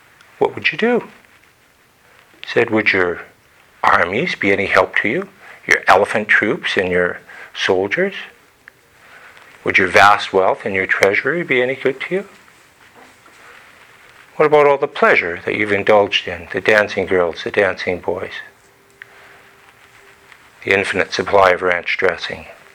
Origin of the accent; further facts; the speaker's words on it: Alberta, Canada; When I was a kid growing up in Alberta, I was fascinated by the wind.